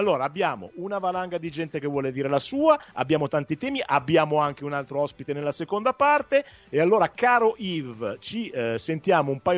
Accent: Verbicaro, Calabria, Italy; La prima volta l'ho visto giocare in un amichevole tra Cosenza e Verbicaro, il mio paese, insieme a Urban.

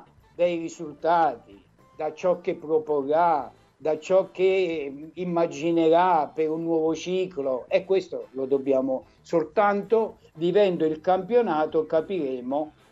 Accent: Salerno, Campania, Italy; io sono di Salerno

